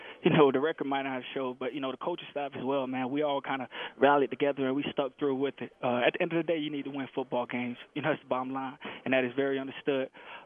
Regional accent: Tampa, Florida, United States; You know, I'm originally from Tampa, Florida.

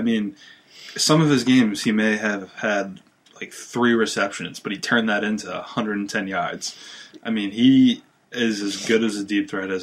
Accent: New England, United States; I mean, I'm from New England

